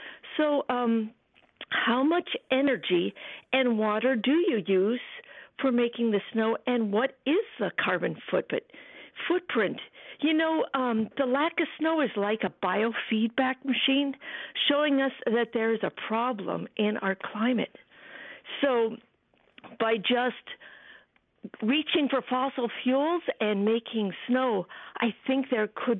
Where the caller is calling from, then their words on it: Port Wing, Wisconsin, United States; also born or lived in Massachusetts; So I'm an avid cross-country skier, and actually I moved from Massachusetts to Wisconsin in the 80s.